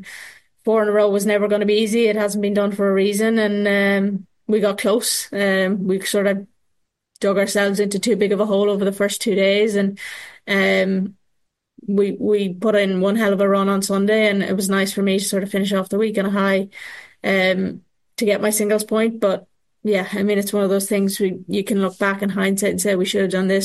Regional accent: Ireland; as an Irish person

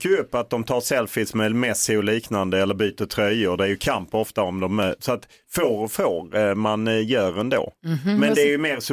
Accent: Lund, Skåne, Sweden; Ja, trots att jag är från Lund, väldigt nära Danmark.

